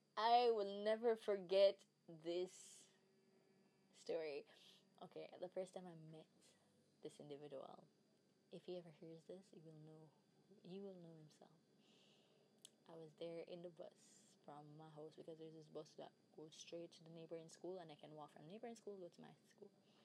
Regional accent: Jamaica; And I'm like, yes, I am Jamaican. But they never believe me because of how I talk and of how I dress and listen to the music I listen to.

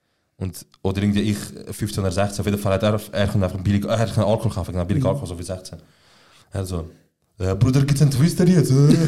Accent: Switzerland; es gibt sicher Millionen Menschen in der Schweiz, die mich nicht als Schweizer sehen, mir scheiße was ich sage, aber das ist mein Land, das ist meine Heimat.

